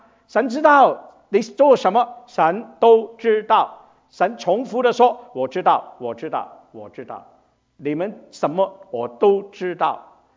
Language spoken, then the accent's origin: Chinese; China; 当我们中国人我说圣旨你就明白了